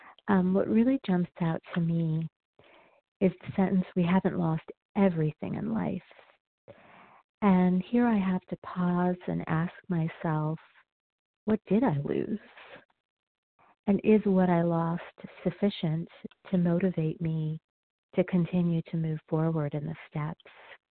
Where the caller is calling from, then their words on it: Denver, Colorado, United States; I'm calling from Denver, Colorado.